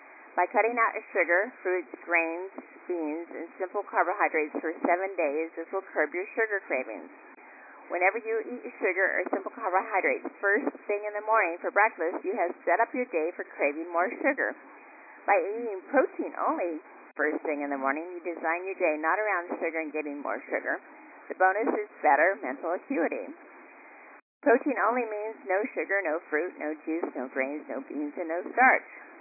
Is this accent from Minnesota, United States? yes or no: no; Iowa, United States; I grew up in Iowa where my mom and my grandmother made everything from scratch with fresh ingredients and love.